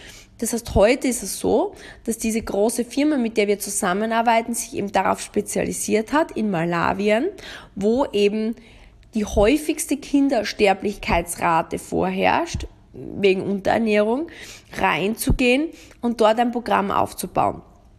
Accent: Austria; Es gibt so einen Spruch bei uns in Österreich, mehr als essen und trinken kannst du ja nicht.

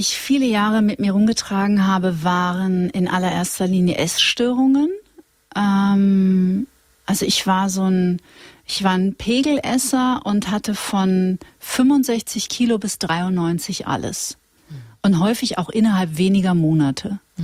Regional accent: Witten, North Rhine-Westphalia, Germany; Wir sind ja beide aus Nordrhein-Westfalen auch.

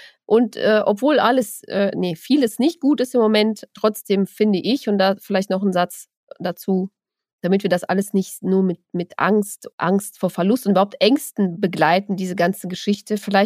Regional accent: North Rhine-Westphalia, Germany; hier lokal in unserem Siegerland, wo ich herkomme, ein bisschen konservativer und so

